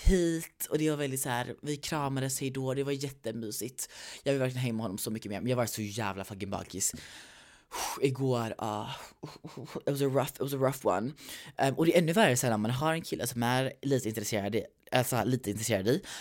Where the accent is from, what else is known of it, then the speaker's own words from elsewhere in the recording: London, United Kingdom; now in United States; Alltså jag är typ inte en svensk, jag är född i USA, uppväxt i London.